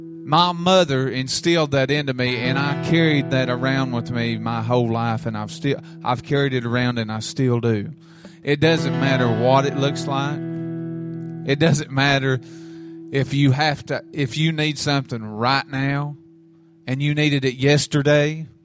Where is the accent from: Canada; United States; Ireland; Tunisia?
United States; Texas; born there; I am originally from Texas. I am Texas born and bred. And my family moved me to Tennessee, and I love Tennessee. It's a great state. It's a wonderful state. But I was born in the state of Texas.